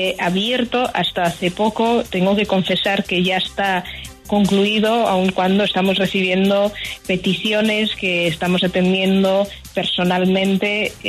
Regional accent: Catalonia, Spain; Sí, mi apellido es de origen armenio, aunque yo misma me identifico como una catalana armenia por mi acento.

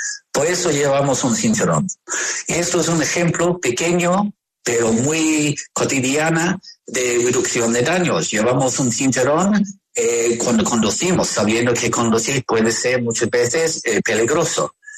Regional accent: Australia; Spanish is a second language; now in Barcelona, Spain; Yo soy australiano, pero vivo muchos años, viviendo en Barcelona.

